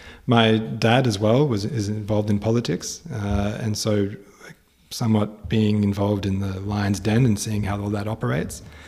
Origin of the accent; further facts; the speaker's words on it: Australia; I was leaning towards trying to understand more how my home country is Australia.